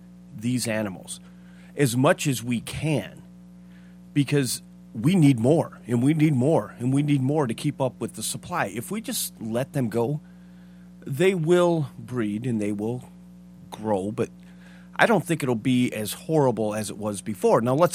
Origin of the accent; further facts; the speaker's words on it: Michigan, United States; both from Michigan, my home state